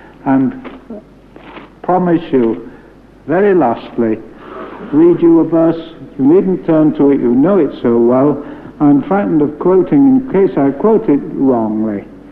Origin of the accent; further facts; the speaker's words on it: Yorkshire and the Humber, United Kingdom; But can I say, as a Yorkshireman, pretty bluntly, do get your teeth into the peace offering and eat it.